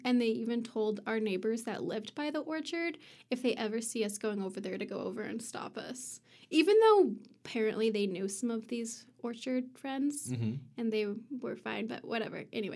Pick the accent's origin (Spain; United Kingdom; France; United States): United States; Orem, Utah; moved away as an adult; also born or lived in Hawaii; Well, I grew up in Orem, so super exotic. and I lived in Orem up until I moved to Hawaii when I was 18.